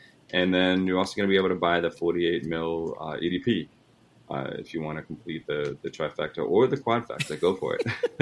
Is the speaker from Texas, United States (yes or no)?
no; New York, United States; I'm from New York, and my parents are Italian.